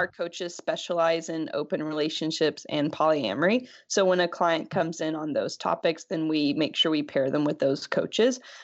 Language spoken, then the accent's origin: English; Tennessee, United States; Well, I grew up in Tennessee, and there, I'm sure, as you know, is more conservative.